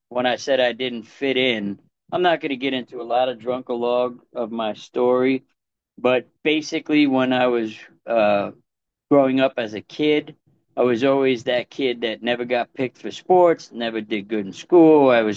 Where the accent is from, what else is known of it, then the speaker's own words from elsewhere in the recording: New York, United States; I'm from New York originally.